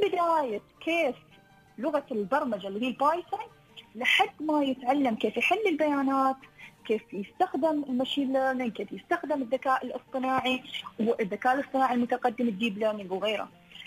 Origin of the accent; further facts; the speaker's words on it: United Arab Emirates; اليوم عندنا في الإمارات